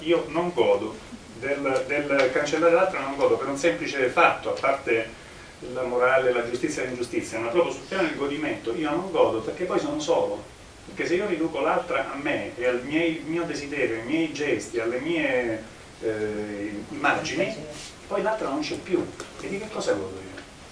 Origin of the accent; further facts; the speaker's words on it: Southern Italy, Italy; io sono meridionale e nel mio dialetto si dice